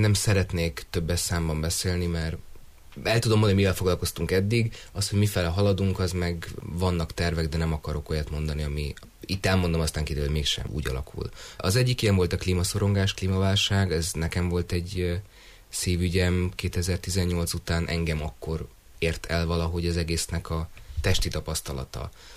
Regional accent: Budapest, Hungary; azért mondom, hogy vissza, mert én is Pestről származom.

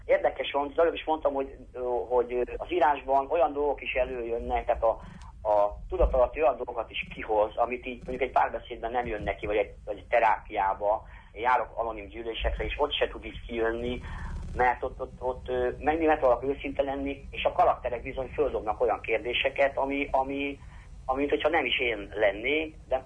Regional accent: Kaposvár, Somogy, Hungary; azért, mert kaposvári vagyok, és itt egyrészt a családom is nagy színházrajongó volt

